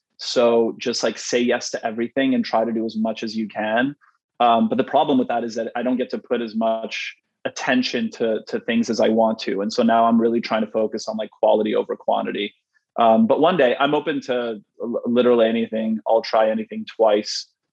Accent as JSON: {"language": "English", "country": "Canada", "said": "because I'm Canadian and we apologize for existing."}